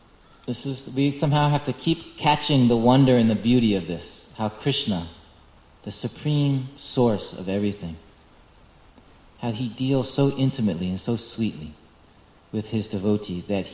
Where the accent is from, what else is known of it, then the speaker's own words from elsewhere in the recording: New York, United States; now in Alachua, United States; I'm from New York, New Jersey. I never see stars in the sky.